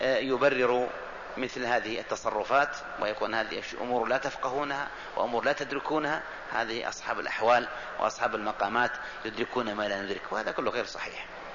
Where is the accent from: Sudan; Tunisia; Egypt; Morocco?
Morocco; لما دخل وقت عندنا في المغرب